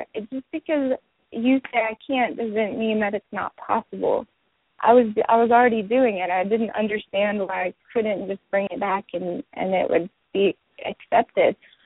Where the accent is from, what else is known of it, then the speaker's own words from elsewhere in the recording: Memphis, Tennessee, United States; born there; now in Arlington, United States; I was born in Memphis, and I've lived in Arlington in the same house now for 15 years.